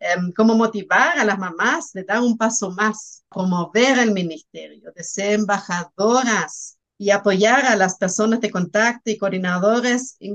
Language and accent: Spanish; Germany; moved away; Tú no sabes eso, pero yo vengo de Alemania donde habían como dos denominaciones